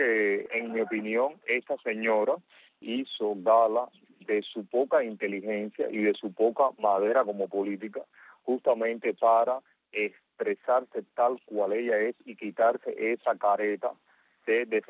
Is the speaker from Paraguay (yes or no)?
no; Cuba; porque yo soy cubano, no me siento de otra manera